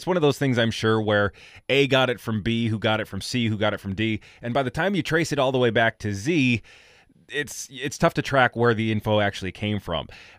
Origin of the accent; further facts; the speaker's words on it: Wisconsin, United States; born there; no, I'm an American. I was born in Wisconsin